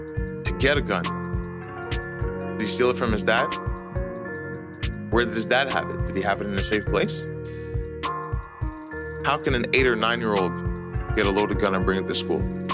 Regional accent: Quebec, Canada; first language English; But my mother tongue is English. I was born English and I will die English.

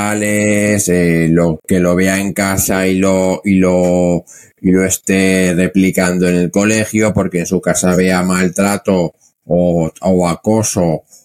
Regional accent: Zaragoza, Aragon, Spain; yo soy de Zaragoza y es la playa.

